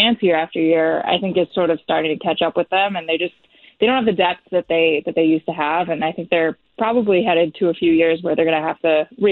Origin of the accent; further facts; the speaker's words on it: New England, United States; I'm not. I grew up in New England, but I've been here for like 7, 8 years now.